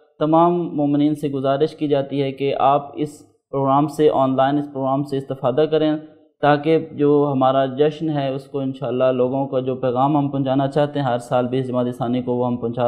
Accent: Chichawatni, Punjab, Pakistan; میرا تعلق چچے وطنی سے ہے

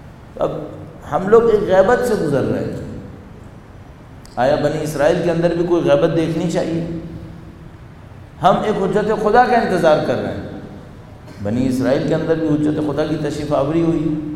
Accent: Pakistan; born there; میں یہاں مرنا چاہتا ہوں, پاکستان یہاں پیدا ہوا ہوں, یہیں مرنا چاہتا ہوں, یہاں قبر دیکھنا چاہتا ہوں اپنی.

